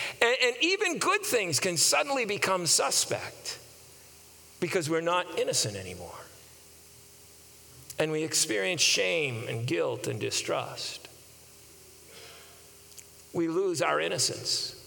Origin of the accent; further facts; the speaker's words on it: Skowhegan, Maine, United States; when I was a little boy growing up in Maine, we lived in a small town in central Maine of Skowhegan. We also lived for a while as well in a lobstering village on the mid-coast region of Maine.